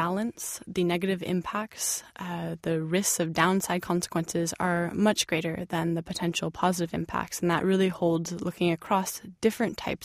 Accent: United States; And I think being an American, many of us have parents or grandparents for whom that was the case.

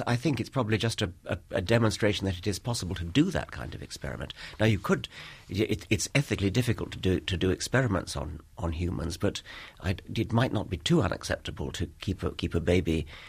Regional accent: Chipping Norton, South East England, United Kingdom; And then I was looking at a shop window in my hometown of Chipping Norton

